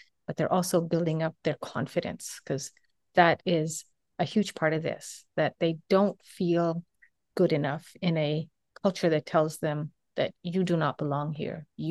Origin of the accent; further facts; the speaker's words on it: Uganda; now in Canada; even though I'm from Uganda, like on the other side of the world